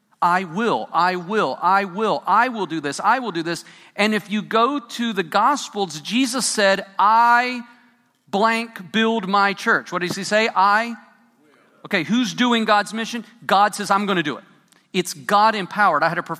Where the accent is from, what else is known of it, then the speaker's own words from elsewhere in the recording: Puerto Rico; I grew up in Puerto Rico.